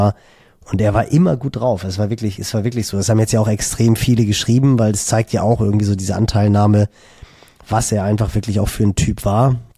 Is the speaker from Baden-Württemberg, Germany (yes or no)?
no; Hamburg, Germany; ich bin im Norden von Hamburg groß geworden